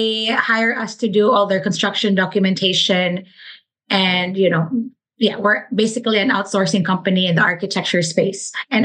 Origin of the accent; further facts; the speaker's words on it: Cebu City, Central Visayas, Philippines; Okay, so I'm Provinciana at heart. Like, I really just was born and raised in Cebu City.